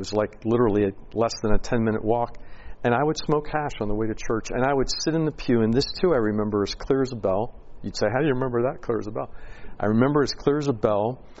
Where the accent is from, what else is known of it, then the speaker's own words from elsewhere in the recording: Philadelphia, Pennsylvania, United States; So I, growing up in Philadelphia, I wanted to get as far away from home as I could.